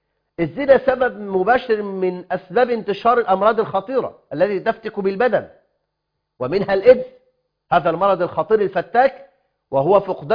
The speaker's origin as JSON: {"language": "Arabic", "country": "Egypt"}